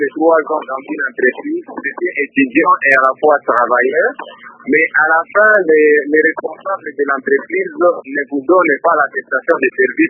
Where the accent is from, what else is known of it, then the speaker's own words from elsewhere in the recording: DR Congo; comme chez nous au Congo, il n'y a pas l'emploi